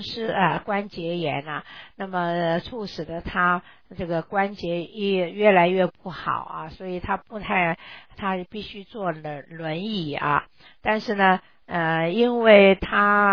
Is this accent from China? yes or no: no; Taiwan; 那么这个肢体残障呢我是从台湾来的嘛